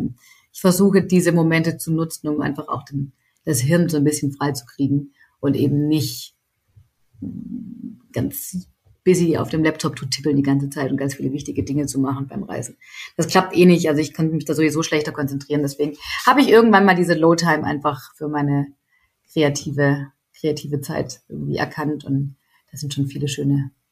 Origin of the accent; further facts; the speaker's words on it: Baden-Württemberg, Germany; Ich bin hier im Schwarzwald aufgewachsen, wo unser Unternehmen auch ist.